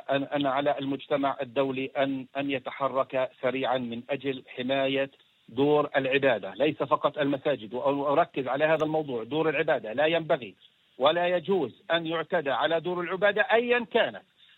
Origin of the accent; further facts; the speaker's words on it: Palestine; نحن كشعب فلسطيني.